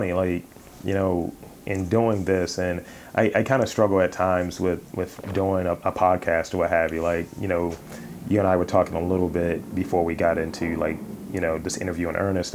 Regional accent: Baltimore, Maryland, United States; I'm being from Baltimore, having cities that are like in this mid-Atlantic, northeast, that are Black cities

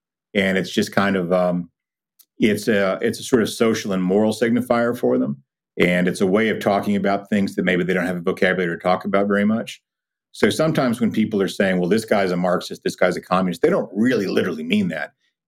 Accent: Lubbock, Texas, United States; When I was a little kid growing up in Lubbock

